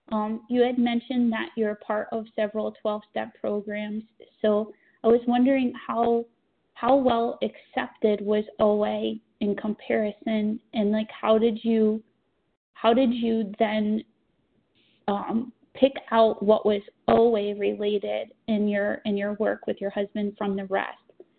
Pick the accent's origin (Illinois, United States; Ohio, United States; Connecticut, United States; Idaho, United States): Connecticut, United States; I'm from Connecticut.